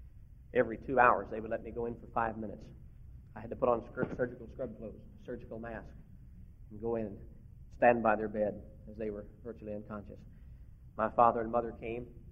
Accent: Kentucky, United States; I was raised in Northern Kentucky.

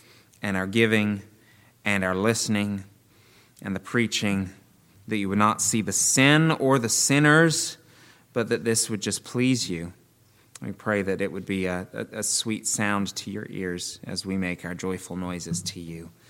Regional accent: Damascus, Maryland, United States; I grew up in Damascus, Maryland. That's about 30 to 35 miles away from Washington, D.C., our nation's capital.

